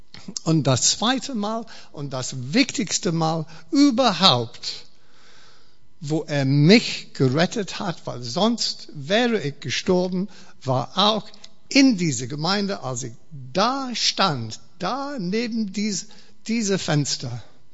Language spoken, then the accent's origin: German; England, United Kingdom; German is a second language; aber ich bin Engländer